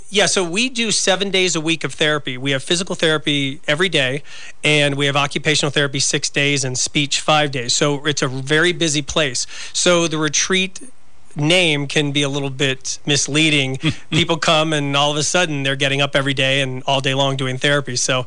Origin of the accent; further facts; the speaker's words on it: Florida, United States; I'm originally from Florida.